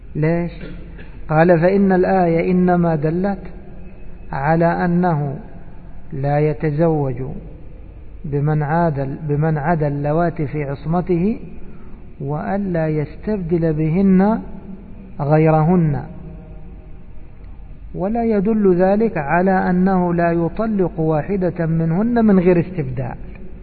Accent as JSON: {"language": "Arabic", "country": "Egypt", "said": "إيش يقول عندنا في مصر؟ يقول لك طبعا باللهجة المصرية"}